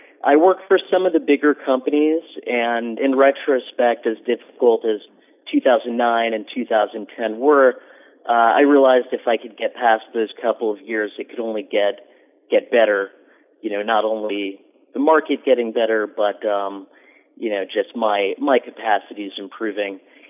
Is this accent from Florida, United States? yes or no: no; New York, United States; since I grew up on the Upper West Side, I realized that, you know, I can provide a lot more value knowing the ins and outs of the neighborhood.